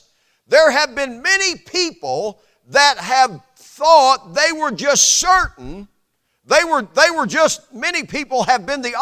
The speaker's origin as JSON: {"language": "English", "town": "Indianapolis", "region": "Indiana", "country": "United States", "tie": "born or raised there", "said": "when I was growing up in Indianapolis among those missionary Baptist churches there"}